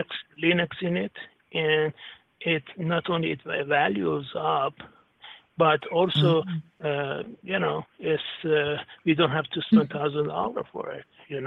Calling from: Orlando, Florida, United States

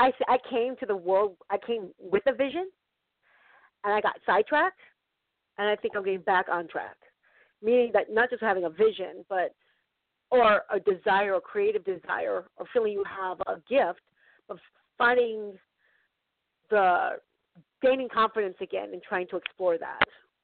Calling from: California, United States; from California.

